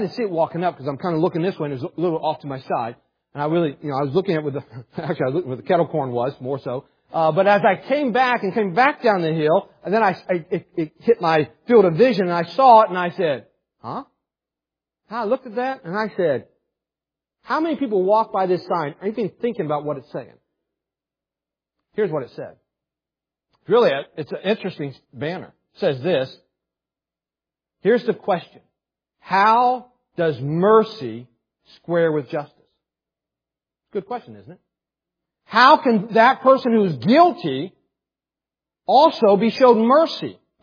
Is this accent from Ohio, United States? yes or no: no; Morgantown, West Virginia, United States; Now that's my hometown, but I never lived in Morgantown. I lived all around, hollers all around it.